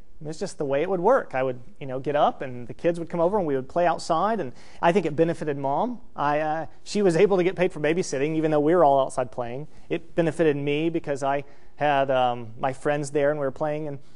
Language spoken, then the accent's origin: English; Fancy Farm, Kentucky, United States; But we grew up in Fancy Farm, Kentucky, and my mom soon became, in that neighborhood, the community babysitter.